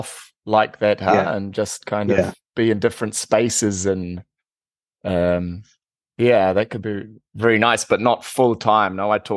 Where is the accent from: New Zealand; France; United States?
New Zealand; now in Germany; I'm from New Zealand. I've been here in Germany